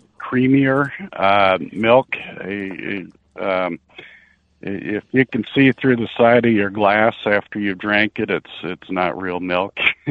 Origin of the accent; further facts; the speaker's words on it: Washington, United States; We're originally from Northwest Washington, and we dairied there.